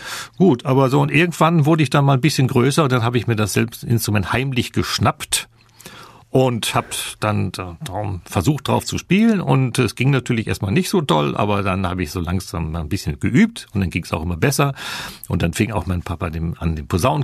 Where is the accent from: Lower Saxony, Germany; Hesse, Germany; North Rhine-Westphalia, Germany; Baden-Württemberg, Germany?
Lower Saxony, Germany; Wilhelmshaven; ich selbst, das hören Sie im Dialekt, bin von der Nordseeküste, ich bin geboren in Wilhelmshaven